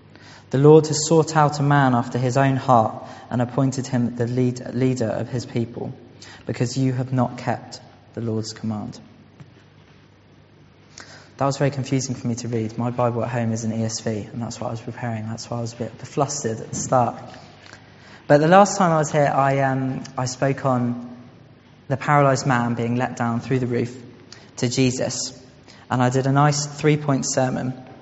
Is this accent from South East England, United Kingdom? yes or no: yes; Southampton, South East England, United Kingdom; now in England; before I came down to the Southwest, originally I'm from Southampton